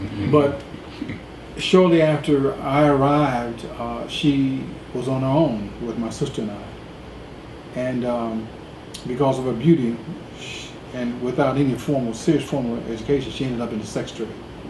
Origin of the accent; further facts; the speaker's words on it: Detroit, Michigan, United States; also born or lived in Little Rock, United States; I was born in Little Rock, right. Arkansas. But we left Little Rock before I was 1 year old. So as John Killen said, we moved up south. to Detroit.